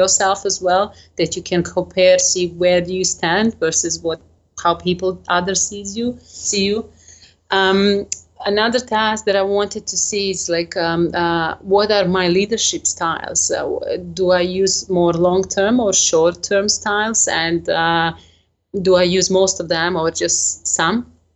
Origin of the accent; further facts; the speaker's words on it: Serbia; English is a second language; moved away as an adult; now in UAE; I am in UAE, but originally I am from Serbia